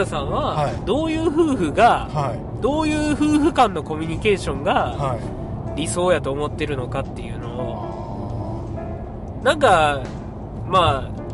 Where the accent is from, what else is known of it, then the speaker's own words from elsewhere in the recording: Wakayama, Japan; accent: Wakayama dialect; そうそうね、和歌山弁出てるかな逆に。